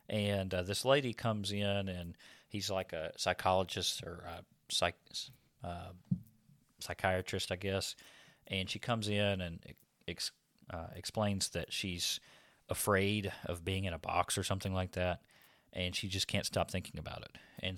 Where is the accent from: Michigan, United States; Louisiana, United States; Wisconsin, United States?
Louisiana, United States; Brother Jordan May from back in Louisiana, my hometown area.